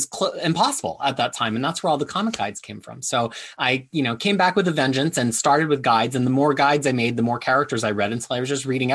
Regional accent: Philadelphia, Pennsylvania, United States; I grew up in the States, in the Philadelphia area.

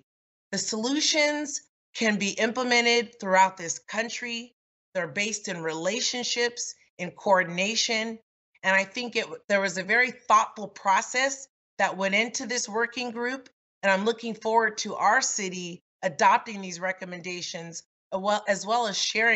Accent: Los Angeles, California, United States; Growing up in South Los Angeles and at the turn of the crack cocaine epidemic and seeing what it did, how it ripped our community apart

